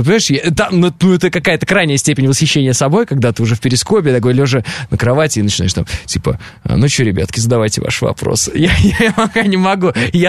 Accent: Kazakhstan; вы из Казахстана, я из Казахстана, это наша общая земля.

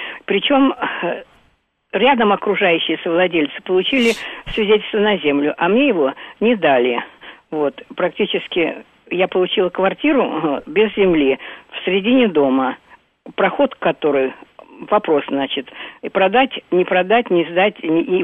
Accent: Moscow, Russia; я из Москвы.

